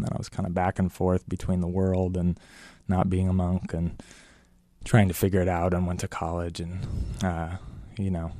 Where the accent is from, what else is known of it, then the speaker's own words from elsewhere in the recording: Sacramento, California, United States; also born or lived in Azores; I was in Sacramento. Okay. We'd moved around a lot. My dad was in the military. Anyway, we lived on an island in the Azores when I was little.